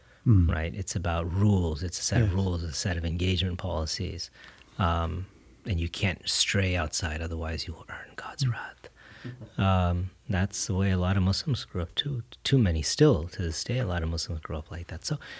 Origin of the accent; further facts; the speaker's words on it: Fort Bend, Texas, United States; I'm born and raised in Fort Bend and is a product of first generation Pakistani immigrants. My dad got here in 71. My mom got here in 79.